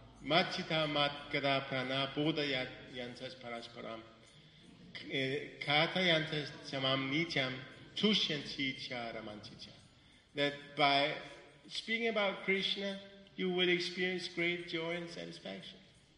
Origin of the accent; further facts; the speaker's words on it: Copenhagen, Capital Region of Denmark, Denmark; I'm from Copenhagen, it used to be when I went back to Copenhagen